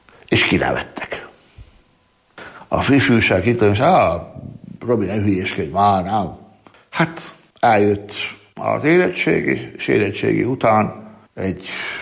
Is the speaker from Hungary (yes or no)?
yes; Borsod-Abaúj-Zemplén, Hungary; Miskolcvárló Halsányból származom, egy 3000 lelkes településről, vegyes hallású település, mert kétharmada katolikus, egyharmada református, akkor nem volt óvoda. Tehát én nagyszülőknél nőttem fel tulajdonképpen.